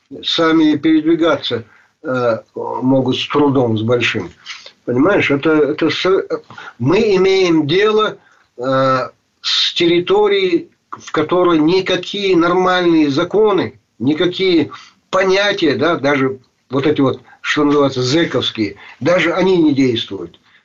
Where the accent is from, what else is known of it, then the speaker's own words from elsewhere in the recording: Chechnya, Russia; Я говорю, я не русский, я чеченец.